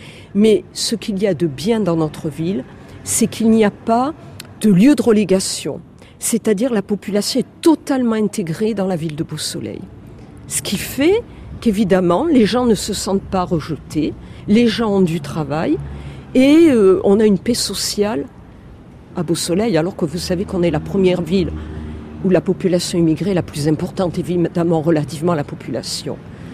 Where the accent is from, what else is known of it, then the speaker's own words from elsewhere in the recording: Monaco; Je suis française. Je suis née à Monaco. J'y ai fait toutes mes études primaires, secondaires.